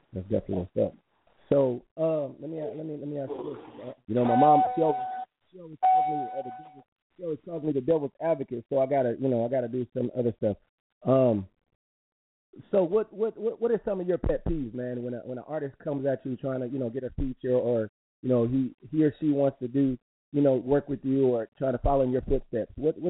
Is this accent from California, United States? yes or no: no; Buffalo, New York, United States; I'm from Buffalo, New York, but I'm a Giants fan